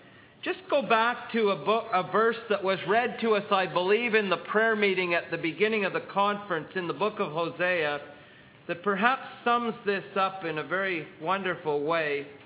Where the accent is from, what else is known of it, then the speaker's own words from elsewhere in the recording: Canada; But growing up in Canada, we learned a great deal about the British royal family.